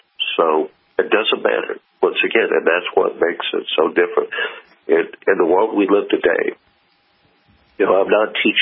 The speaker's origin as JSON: {"language": "English", "town": "Kansas City", "region": "Missouri", "country": "United States", "said": "I'm from Kansas City. Killings happen every day up there."}